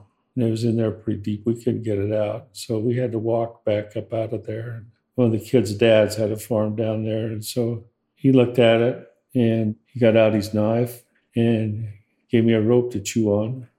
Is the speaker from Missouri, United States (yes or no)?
no; Bicknell, Utah, United States; I was born in Slaney, Utah, but we lived in Bicknell, Utah. And my dad was a rancher, farmer, and my mother was a housewife.